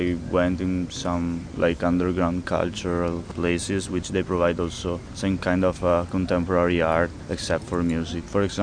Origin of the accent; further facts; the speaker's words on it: Veneto, Italy; I'm from Italy, precisely close to Venice in the north. I study in Trento